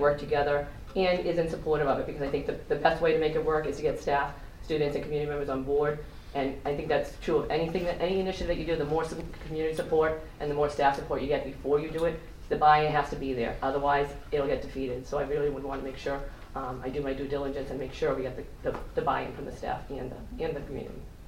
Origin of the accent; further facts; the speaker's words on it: Boston, Massachusetts, United States; In fact, I grew up in Dorchester, Boston Public Schools. I was a tough city girl, not really.